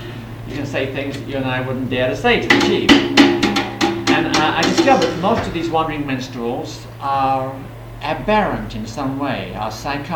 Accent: England, United Kingdom; now in United States; It surprised me because I'm English and it doesn't happen in England.

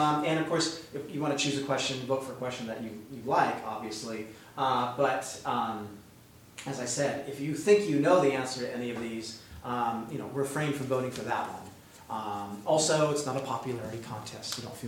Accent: United States; I'm an American, okay?

